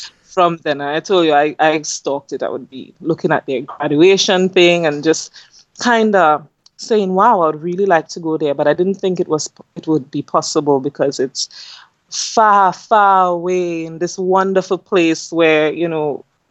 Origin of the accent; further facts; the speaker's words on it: Tobago, Trinidad & Tobago; So as you mentioned earlier, I'm from Trinidad and Tobago, which is a country in the Caribbean. It's actually two separate islands, and I'm from the smaller of the two islands. And I completed most of my schooling here.